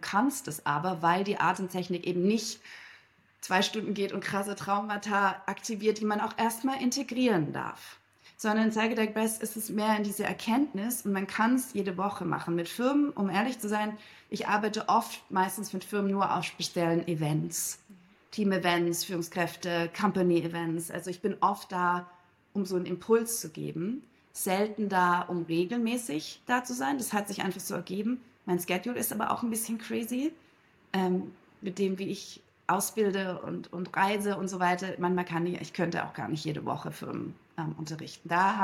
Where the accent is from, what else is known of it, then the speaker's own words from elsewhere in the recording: Berlin, Germany; Und ich komme aus Berlin, ich habe auf der Tanzfläche sehr viel erkannt